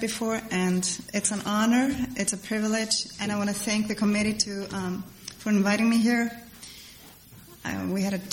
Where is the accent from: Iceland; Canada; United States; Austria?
Iceland; English is a second language; I was born and raised in Iceland. Iceland is a little volcanic island up in the North Atlantic Ocean.